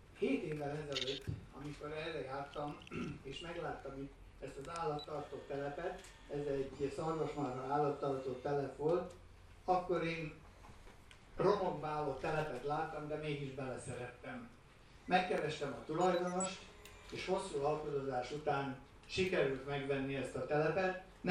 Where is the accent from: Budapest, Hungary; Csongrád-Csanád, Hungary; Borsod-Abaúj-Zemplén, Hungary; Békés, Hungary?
Csongrád-Csanád, Hungary; Felgyő; born there; én itt születtem Felgyőn. Igaz, hogy a anyakönyvi kivonatomban Csanytelek van beírva, mert akkor még Felgyőn nem volt polgármesteri hivatal